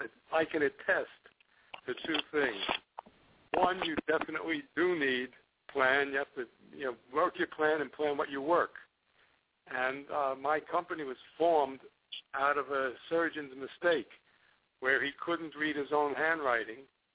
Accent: Miami, Florida, United States; I'm from Miami, Florida, and my company is called Safeguard MediSystem, the key to life.

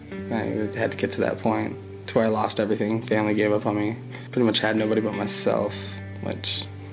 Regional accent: Tucson, Arizona, United States; I'm 22 years old. I'm from Tucson, Arizona.

